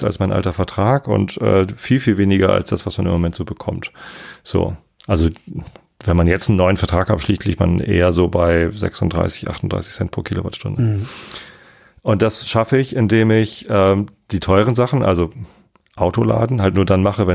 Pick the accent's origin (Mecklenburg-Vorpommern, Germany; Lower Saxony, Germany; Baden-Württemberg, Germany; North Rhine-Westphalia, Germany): Lower Saxony, Germany; also ich bin ja Niedersachse